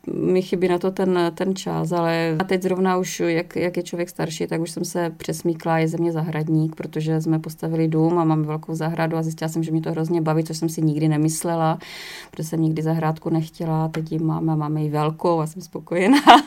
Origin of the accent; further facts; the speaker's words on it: Šumperk, Olomouc Region, Czechia; born there; protože jsem se narodila v Šumperku